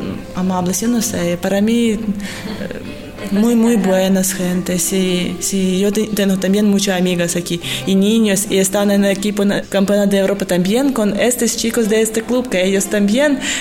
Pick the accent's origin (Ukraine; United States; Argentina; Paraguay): Ukraine; now in Seville, Spain; soy ucraniana, estoy en Sevilla 2 años